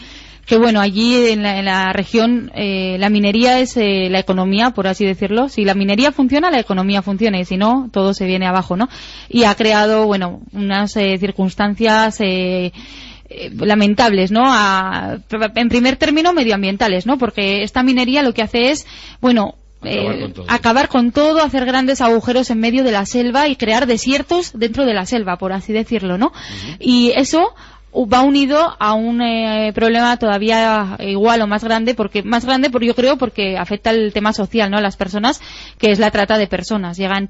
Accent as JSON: {"language": "Spanish", "country": "Spain", "said": "siendo española y siendo blanca, tan blanquita"}